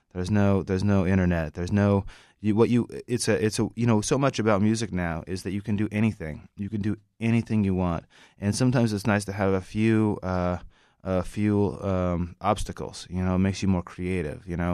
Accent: Idaho, United States; Idaho is, like, you know, Idaho is where my brother and I grew up, and we lived a ways out of town

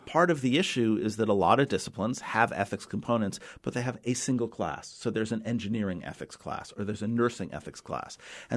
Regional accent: New York City, New York, United States; also born or lived in Kentucky / Central Valley, California; I often tell people that I grew up in New York City and I grew up around every language and every culture and every religion.

